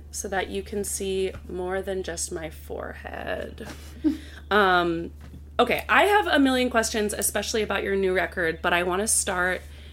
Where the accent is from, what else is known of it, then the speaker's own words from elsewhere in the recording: Princeton, New Jersey, United States; she ended up coming to Princeton, New Jersey for college, which is incidentally my hometown.